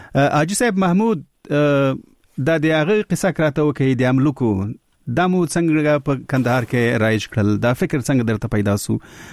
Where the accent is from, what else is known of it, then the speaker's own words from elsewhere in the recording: Kabul, Afghanistan; زه اصل کې د کابل یم،